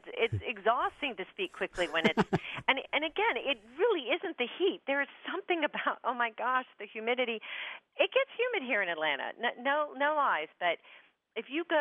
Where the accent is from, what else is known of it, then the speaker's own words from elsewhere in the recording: London, United Kingdom; I grew up in London because of my dad's job.